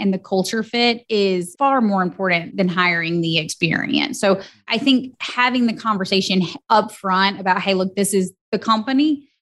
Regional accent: Georgia, United States; now in Tuscaloosa, United States; So I'm originally from Georgia, moved to Alabama to attend the University of Alabama, Roll Tide. And so after that, I stayed in Tuscaloosa

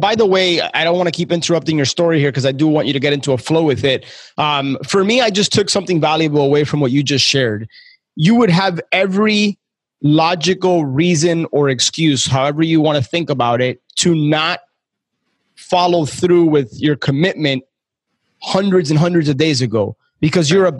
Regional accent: Miami, Florida, United States; So for people that are not Miamians, if that's even a word, 40 degrees is like, that's like 0 degrees to us.

